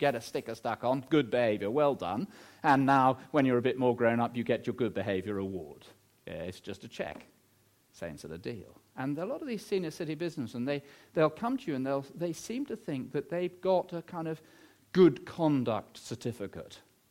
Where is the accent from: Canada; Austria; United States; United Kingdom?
United Kingdom; England; I think a lot of us English people think, well, because I'm English, I must be in the family of God.